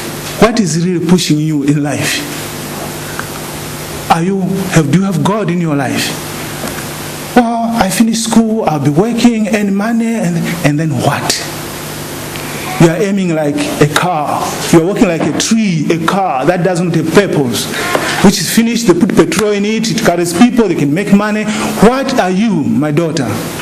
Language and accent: English; Zambia; I told him, I'm from Zambia.